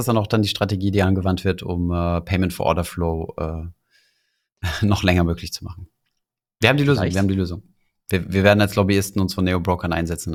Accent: Luxembourg; Also ich bin Luxemburger, geht.

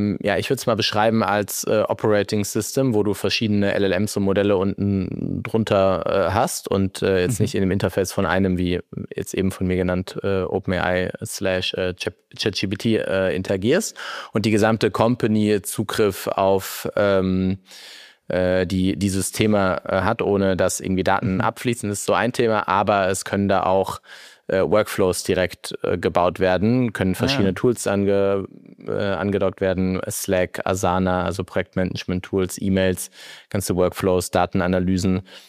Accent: Heidelberg, Baden-Württemberg, Germany; Ich bin 33 Jahre alt, geboren hier in Heidelberg. Schule gegangen, aufgewachsen, habe dann in Mannheim studiert

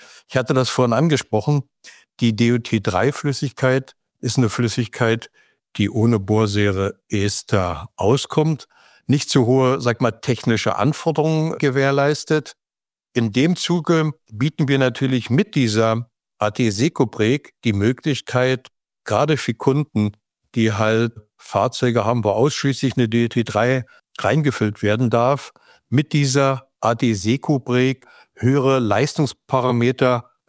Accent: Potsdam, Brandenburg, Germany; ich komme ja aus Potsdam. Das ist hier in Brandenburg

